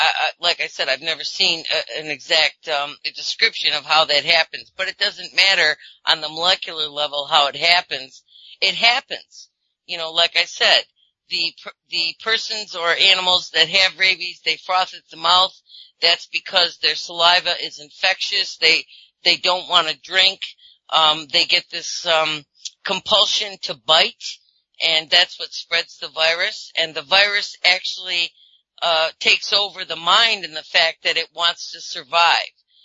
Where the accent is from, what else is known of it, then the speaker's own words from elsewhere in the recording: Hickory, North Carolina, United States; right here in my hometown of Hickory, North Carolina